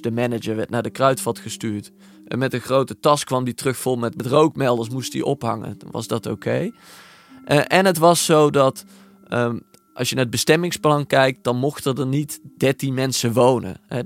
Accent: Netherlands; Interesseert het ons als Nederlanders wel genoeg

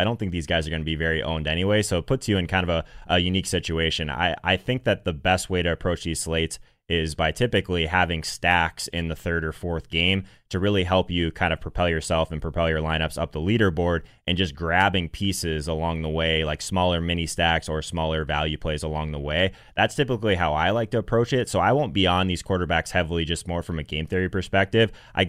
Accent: Arizona, United States; Full disclosure, I'm a Cardinals fan. I'm from Arizona originally.

